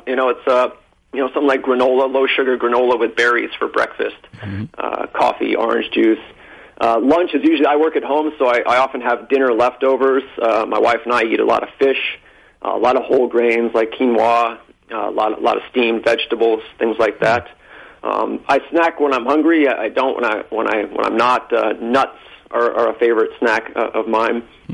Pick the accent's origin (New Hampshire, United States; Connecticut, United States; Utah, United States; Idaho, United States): New Hampshire, United States; now in California, United States; I grew up in New Hampshire. I live in California now.